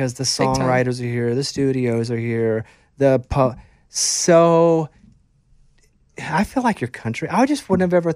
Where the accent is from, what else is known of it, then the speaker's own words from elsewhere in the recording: Arkansas, United States; Now, luckily for me, I grew up in Arkansas, and … was from Arkansas.